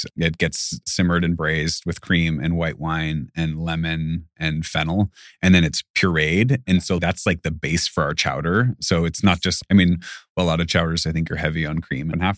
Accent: California, United States; now in Seattle, United States; Growing up in California and knowing California, I mean, the growing season is so infinite.

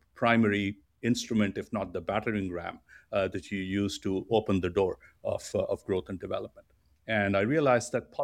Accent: Delhi, India; also born or lived in Mumbai; I came from Delhi and I was working in Bombay.

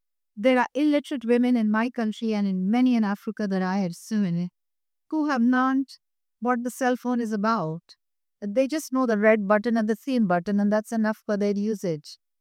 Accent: Pakistan; I come from Pakistan. There isn't a single household where there isn't a cell phone.

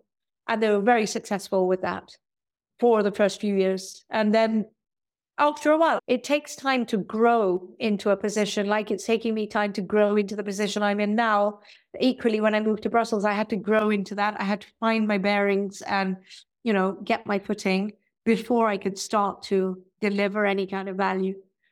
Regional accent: India; I find that one is being an Indian, you're so fortunate to come from this rich culture of spirituality

